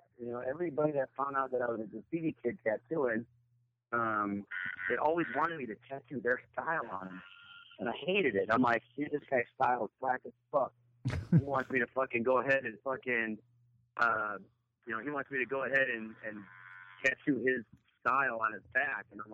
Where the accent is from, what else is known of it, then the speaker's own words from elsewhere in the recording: Chicago, Illinois, United States; No, I'm from Chicago. I'm from the suburbs of Chicago.